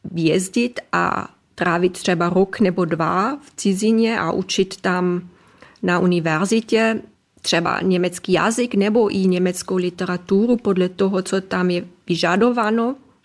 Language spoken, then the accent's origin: Czech; Trentino-Alto Adige, Italy; Czech is a second language; Já jsem vždycky jako dítě v Jižním Tyrolsku se dívala samozřejmě na ORF.